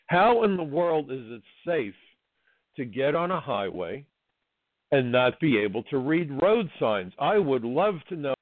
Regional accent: New York City, New York, United States; I'm a New Yorker, and I love the fact that you can go from neighborhood to neighborhood and eat authentic food.

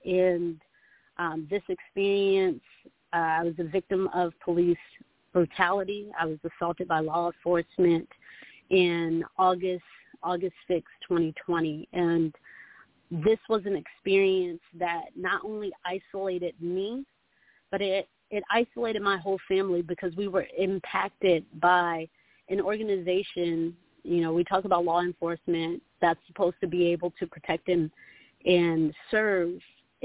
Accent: Washington, D.C., District of Columbia, United States; also born or lived in Maryland / Virginia; I grew up, I was born in Washington, D.C., on the East Coast, and I've lived in multiple places of Maryland and Virginia. I went to school in Alexandria, Virginia, at T.C. Williams High School.

